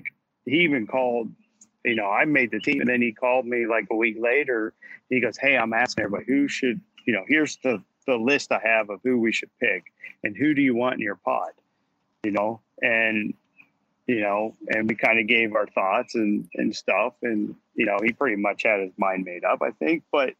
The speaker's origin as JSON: {"language": "English", "country": "United States", "said": "because I'm used to having the crowd kind of behind me, even though I'm an American"}